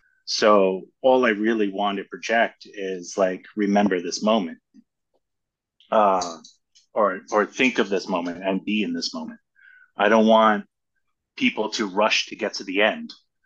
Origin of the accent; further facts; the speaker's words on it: Brooklyn, New York, United States; also born or lived in Long Island; I grew up in Long Island and Brooklyn together.